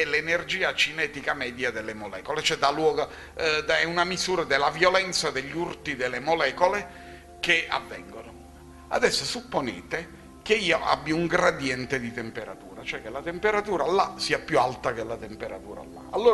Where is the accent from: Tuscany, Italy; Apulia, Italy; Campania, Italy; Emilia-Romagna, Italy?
Campania, Italy; Naples; tenete conto che io sono napoletano